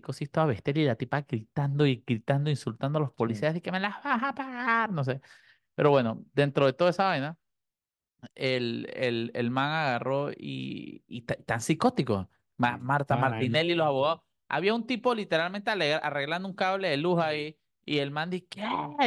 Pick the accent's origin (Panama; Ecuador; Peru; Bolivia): Panama; La Chorrera, Panamá Oeste; Yo sé que yo soy de Chorrera